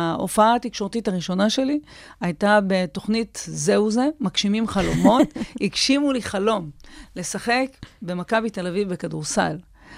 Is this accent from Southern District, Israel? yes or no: yes; Ashkelon, Southern District, Israel; זה היה הילדות שלי באשקלון. זה ילדות במקום מאוד מאוד אוהב, מפרגן, תומך